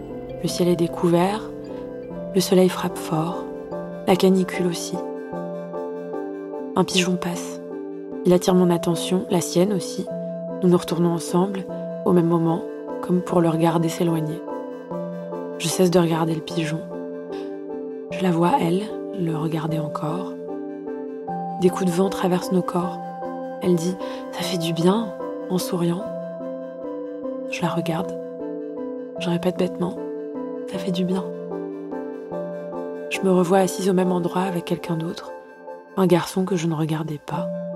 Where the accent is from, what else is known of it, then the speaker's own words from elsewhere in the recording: France; Je suis française. Je suis d'origine algérienne. Mes parents et mes 2 grandes sœurs sont nés en Algérie. Je suis rebeu, donc musulmane. Ma mère est musulmane, mon père est musulman. Mes sœurs Dounia et Hanan sont musulmanes. Nous sommes une famille d'arabes musulmans.